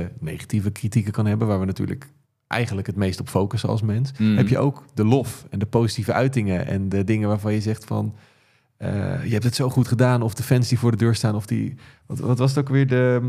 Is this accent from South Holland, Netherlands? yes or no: yes; Bodegraven, South Holland, Netherlands; Ik kom uit Bodegraaf oorspronkelijk, dus daar uit de buurt.